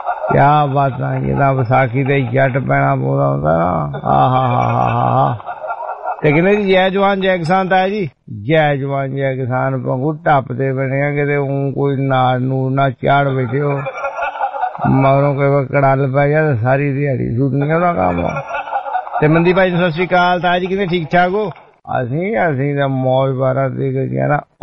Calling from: Winnipeg, Manitoba, Canada; ਤੇ ਮੈਂ ਕੈਨੇਡਾ ਦੇ ਵਿਨੀਪੈਗ ਤੋਂ ਹਾਂ

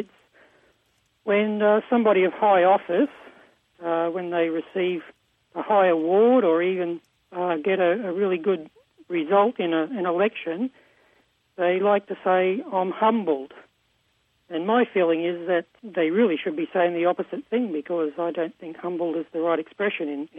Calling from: Queensland, Australia; Oh, I'm calling from Queensland, Australia.

